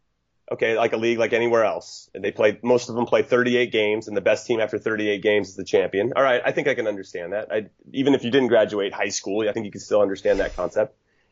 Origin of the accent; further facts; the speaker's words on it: United States; And then as an American, as we tend to do, we all support like four different clubs in different countries.